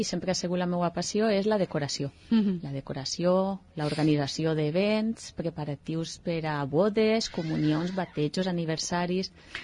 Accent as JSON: {"language": "Catalan", "town": "Oliva", "region": "Valencian Community", "country": "Spain", "said": "Jo sempre dic que el meu poble sempre m'ha apoyat en tot el que ha fet"}